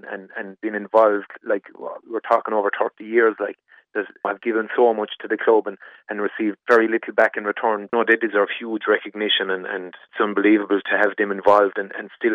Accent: Munster, Ireland; We came from a country background where hurling was the stronghold. I'm from Bury originally, so hurling was all I grew up with.

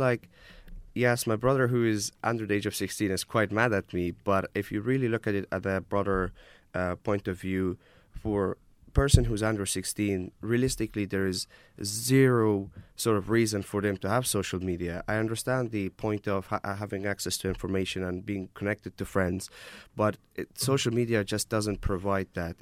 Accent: Afghanistan; now in Wexford, Ireland; So I came from Afghanistan in 2021 and I was in Roscommon for a while, and I came here like around 3 years ago to Wexford town.

